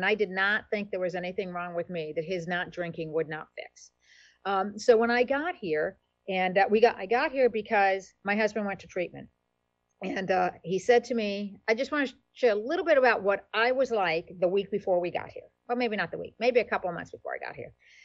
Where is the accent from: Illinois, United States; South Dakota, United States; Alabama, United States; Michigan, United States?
Alabama, United States; Wetumpka; So I told you … I am from Wetumpka, Alabama. You might notice I don't have a Southern accent.